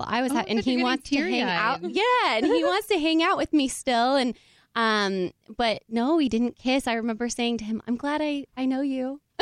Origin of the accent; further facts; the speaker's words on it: Oregon, United States; I'm from the Pacific Northwest. I'm from Oregon.